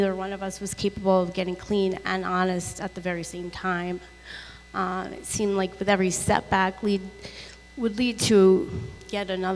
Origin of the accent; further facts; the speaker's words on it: Ridgewood, New Jersey, United States; I'm from Ridgewood, New Jersey.